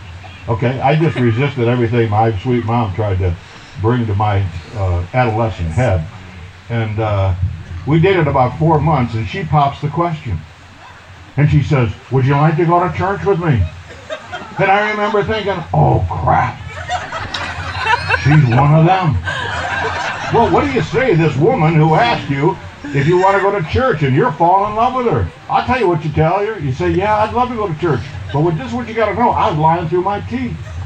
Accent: Williamsville, New York, United States; I grew up in Williamsville, New York.

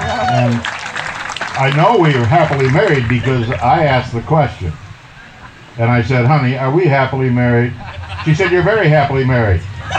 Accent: Williamsville, New York, United States; I grew up in Williamsville, New York.

